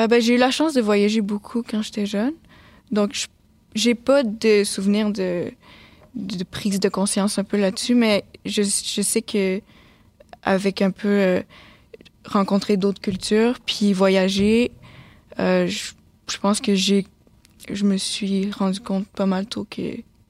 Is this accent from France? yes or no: no; Maniutenam, Quebec, Canada; Je suis née ici, à Sept-Îles. J'ai grandi à Maniutenam. J'ai vécu toute ma vie là, je n'ai jamais bougé. Je suis allée au primaire aussi à Tishtishnu. À Maniutenam.